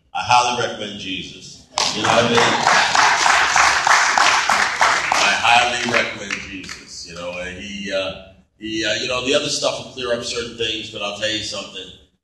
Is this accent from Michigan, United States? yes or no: yes; Detroit, Michigan, United States; I said, I came from Detroit, you know.